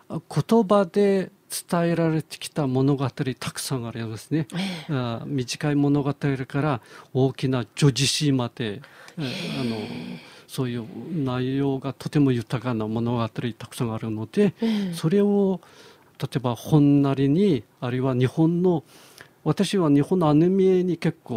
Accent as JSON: {"language": "Japanese", "region": "Xinjiang", "country": "China", "tie": "born or raised there", "said": "今私生まれ育った新疆ウイグル自治区シルクロードに暮らしてるんですね。"}